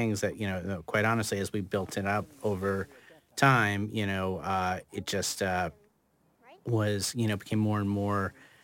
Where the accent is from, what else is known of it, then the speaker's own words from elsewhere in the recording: New York, United States; I grew up in New York.